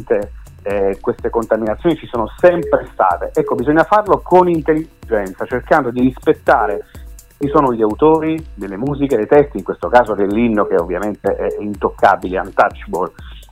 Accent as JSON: {"language": "Italian", "town": "Montesilvano", "region": "Abruzzo", "country": "Italy", "said": "io sono di Montesilvano, in provincia di Pescara. E questo paese, Montesilvano, adesso è una città di 50.000 abitanti"}